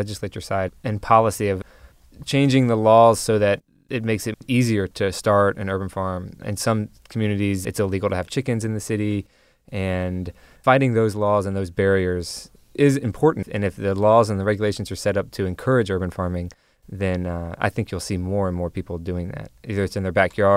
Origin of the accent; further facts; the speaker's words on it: Atlanta, Georgia, United States; also born or lived in Birmingham; I grew up in Atlanta and lived in Alabama for a couple years in Birmingham